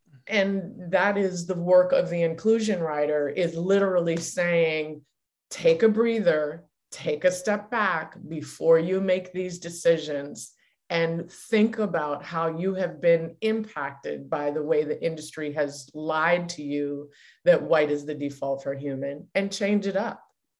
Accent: Cambridge, Massachusetts, United States; also born or lived in Washington, District of Columbia, United States; I was really lucky to end up in Cambridge, which is about 5 minutes outside of Boston, when I was nine, because I was born in DC, which was at the time called Chocolate City.

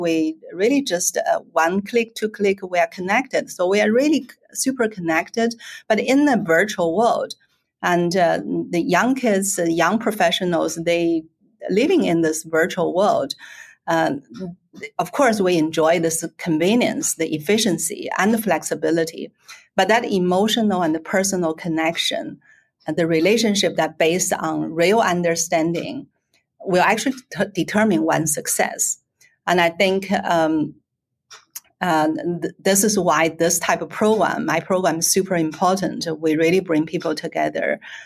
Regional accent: Beijing, China; also born or lived in United Kingdom; now in Michigan, United States; growing up in Beijing. And then I lived in the UK for 25 years

